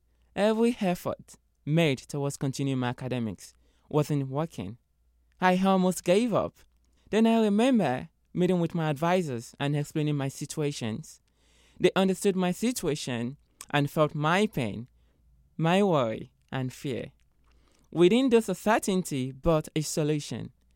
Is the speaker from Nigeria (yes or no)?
yes; Nigeria; moved away; Enrolling at USM after moving from my home country, Nigeria, and becoming a first-generation college student was a dream I never thought would be possible.